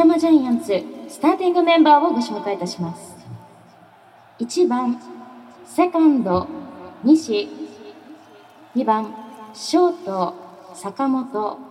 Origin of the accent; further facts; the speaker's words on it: Tokyo, Japan; born there; 私も東京生まれなので